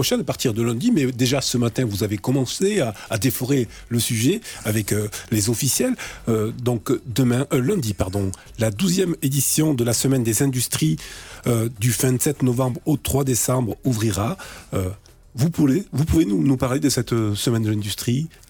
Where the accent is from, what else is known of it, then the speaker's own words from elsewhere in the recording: Occitanie, France; ici chez nous en Tarn-et-Garonne